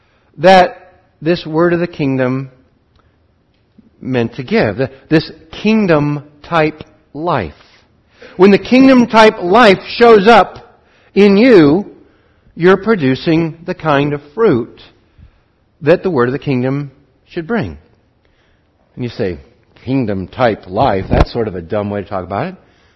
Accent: Montana, United States; I grew up in Wheatland County, Montana, and I drove trucks full of grain.

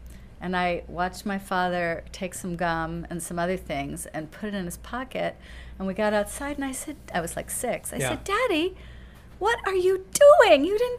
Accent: New York City, New York, United States; well, first of all, I was born in New York, and we were living in New York City.

